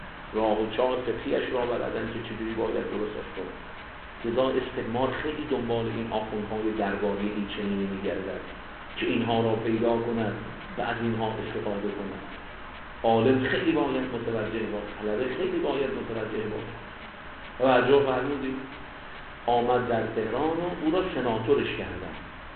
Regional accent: Iran; ما ایرانی هستیم

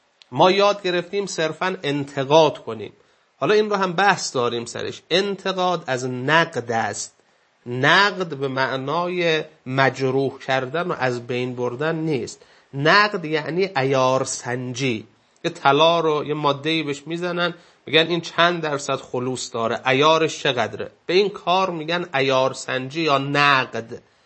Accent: Iran; چون ما ایرانی هستیم

